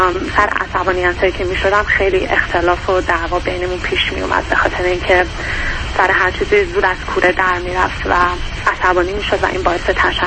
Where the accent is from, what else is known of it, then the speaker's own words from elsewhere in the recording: Dubai, United Arab Emirates; من اینجا به دنیا آمدم، اینجا بزرگ شدم